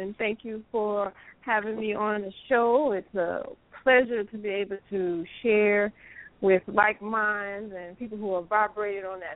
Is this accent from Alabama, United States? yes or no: no; Louisiana, United States; I grew up in Louisiana, where, you know, my mother, she never took us to the doctors unless we, you know, really had to go.